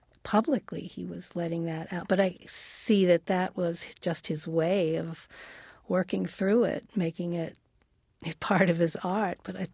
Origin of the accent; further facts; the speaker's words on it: New York City, New York, United States; And I was, well, because I was from New York City also, you know